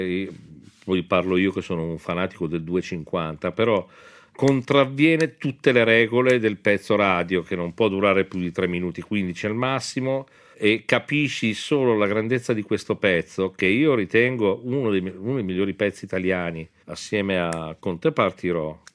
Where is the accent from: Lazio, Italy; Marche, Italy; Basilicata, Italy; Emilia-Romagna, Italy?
Emilia-Romagna, Italy; Parma; io sono di Parma